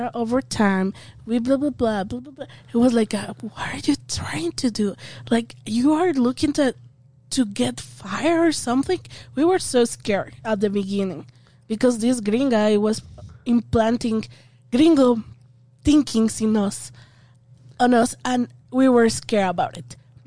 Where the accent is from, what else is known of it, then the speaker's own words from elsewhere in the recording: Mexico; I'm from Mexico, okay?